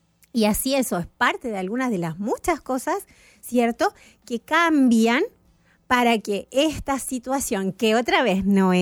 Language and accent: Spanish; Argentina; born there; Argentina, que es donde yo nací